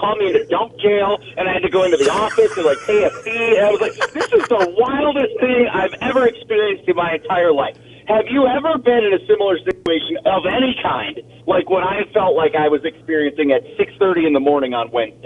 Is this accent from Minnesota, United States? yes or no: no; Muskego, Wisconsin, United States; The one thing I was good at that my dad trained me well for as a young lad in Muskego, Wisconsin, was taking stuff to the dump.